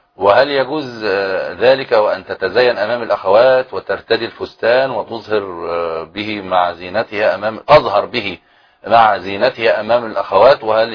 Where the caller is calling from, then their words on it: Tunisia; السلام عليكم، أنا من تونس.